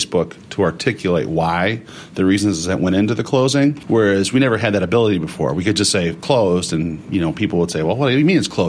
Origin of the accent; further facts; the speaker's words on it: Mayville, New York, United States; Yeah, well, you know, I grew up in Mayville, New York.